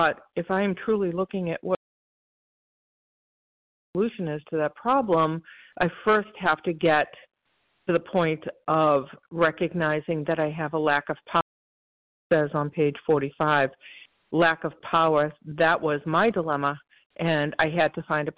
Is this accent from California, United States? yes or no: no; Massachusetts, United States; I'm from Massachusetts.